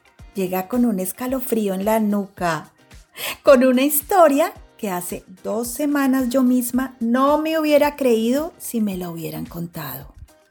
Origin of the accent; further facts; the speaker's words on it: Colombia; now in London, United Kingdom; yo, como buena colombiana escéptica que creció entre historias de La Llorona y el Mohán